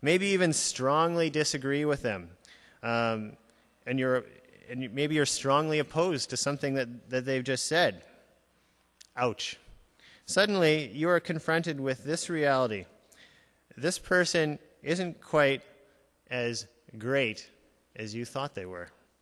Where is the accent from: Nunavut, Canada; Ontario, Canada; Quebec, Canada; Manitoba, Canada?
Manitoba, Canada; Gimli; now in Winnipeg, Canada; I grew up in Gimli, Manitoba, and at Bayview E Free Church. My parents were both farmers on a little sheep farm outside of town. And so that's where I grew up.